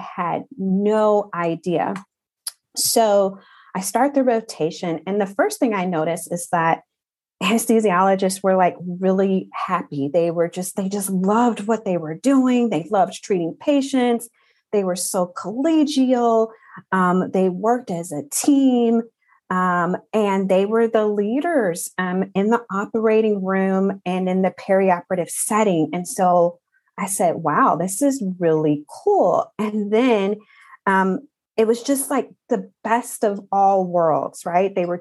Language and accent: English; Chicago, Illinois, United States; So I'm from the Chicago area originally.